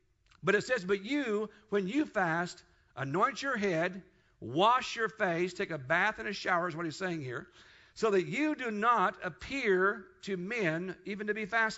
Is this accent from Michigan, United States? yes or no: no; Kansas, United States; Now, in Dallas, they say humble, but I say humble. I use that H in there, okay? So I'm from Kansas, so I say humble yourself, okay?